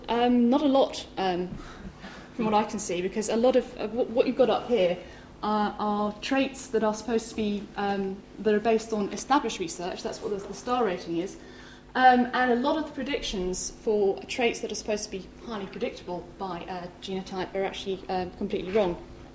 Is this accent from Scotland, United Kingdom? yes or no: yes; Scotland, United Kingdom; I'm Scottish originally, so I can't actually support England.